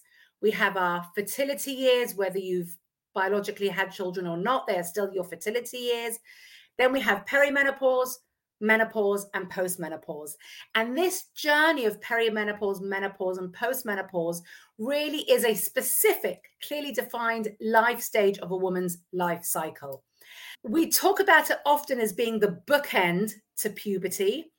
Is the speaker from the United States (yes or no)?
no; England, United Kingdom; now in Modi'in, Israel; I am also a married mother of 5 kids. As you can hear, I'm originally from England, but I now live in Modi'in in Israel.